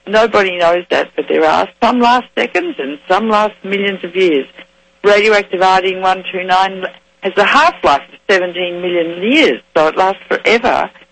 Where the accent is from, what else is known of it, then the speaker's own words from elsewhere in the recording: Australia; because I'm Australian, so you've got to be able to laugh or you're going to cry.